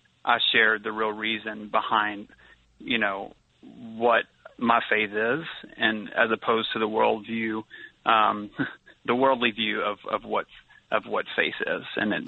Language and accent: English; Mountain Home, Arkansas, United States; Well, born and raised in Arkansas, a little town, north central Arkansas called Mountain Home.